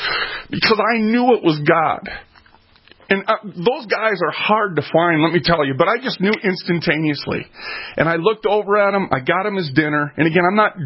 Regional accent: Minneapolis, Minnesota, United States; I'm a welfare kid. I was raised in North Minneapolis. I moved 37 times before I actually moved into the first house I ever lived in.

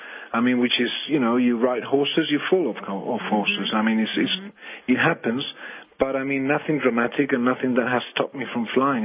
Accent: Spain; I'm from Europe, from Spain

